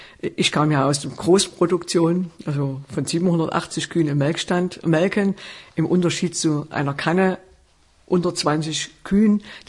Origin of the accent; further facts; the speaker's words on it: Sörnewitz, Saxony, Germany; ursprünglich stamme ich aus Sürnewitz bei Meißen, also eher ein Weinbaugebiet und eher so ein bisschen schon industriell.